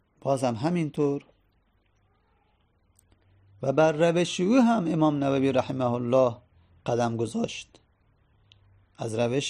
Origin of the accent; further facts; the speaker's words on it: Iran; از قزوین، خب یکی از شهرهای ایران که معروفه دیگه، ما که ایرانی هستیم